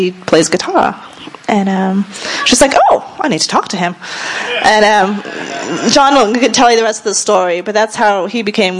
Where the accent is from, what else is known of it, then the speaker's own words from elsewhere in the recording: United Kingdom; accent: UK; moved away as an adult; now in United States; my accent is from the UK. I was born and raised there. My family were Christians, and I gave my life to the Lord when I was about 8. I moved over here to the States when I was 19 with Youth With a Mission.